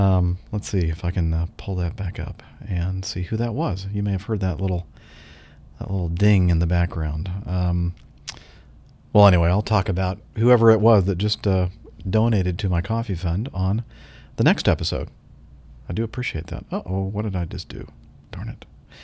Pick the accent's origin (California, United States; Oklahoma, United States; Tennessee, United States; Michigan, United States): Oklahoma, United States; now in Ohio, United States; I'm originally from Oklahoma, but I now live in Northeast Ohio.